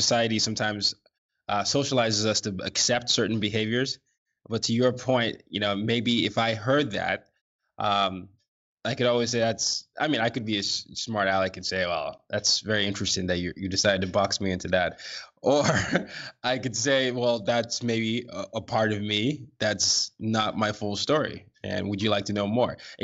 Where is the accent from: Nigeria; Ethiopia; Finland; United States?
Nigeria; an American international school before going back to Nigeria, I went through this pendulum swing of being too Nigerian to not being Nigerian enough when I got back to Nigeria.